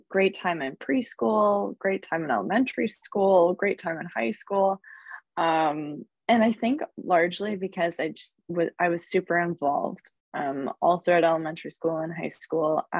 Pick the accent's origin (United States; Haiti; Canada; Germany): Canada; London, Ontario; also born or lived in Vancouver; I grew up in London, Ontario, well, actually just outside of London, Ontario, in a rural little community out in the middle of nowhere. I'm actually back there right now, just hanging out with my parents on the farm. Grew up here, and then I moved to Vancouver